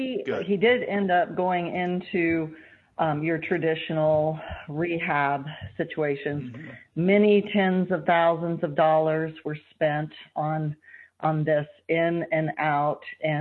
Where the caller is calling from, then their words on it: North Carolina, United States; I am. I'm calling from North Carolina, where we are in a cloud of pollen here.